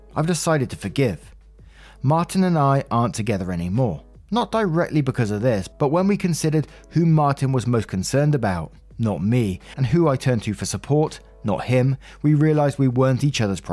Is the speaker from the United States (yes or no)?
no; Australia; Of the four of us, I'm the only one actually born and raised in Australia